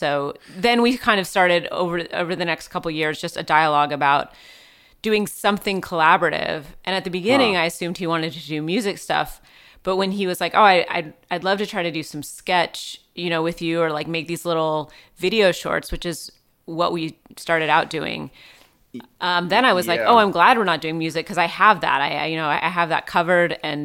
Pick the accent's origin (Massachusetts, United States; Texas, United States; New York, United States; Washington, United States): Washington, United States; I grew up outside Seattle in the suburbs, and I never really thought like I'm gonna move to LA and try to make it.